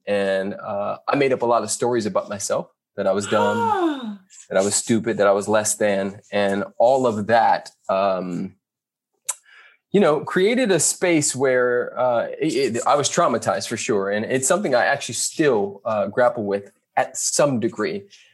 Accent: Carson, California, United States; also born or lived in Compton; So I was born in Compton and raised in Carson.

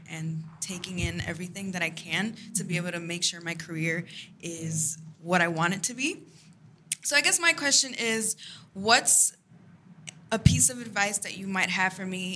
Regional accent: New York, United States; I'm an artist from New York.

